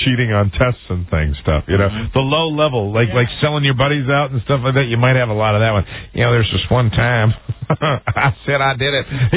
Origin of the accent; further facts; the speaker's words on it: Connecticut, United States; I'm from Connecticut, and one word for Bridgeport. Beautiful.